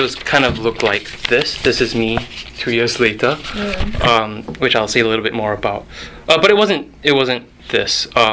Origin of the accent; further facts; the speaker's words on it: Singapore; originally from Singapore. I said all this already. So I grew up in Singapore. I'm of Chinese descent. I was forced to learn Chinese for 12 years. Hated it. I think I learned Indonesian to kind of run away from it.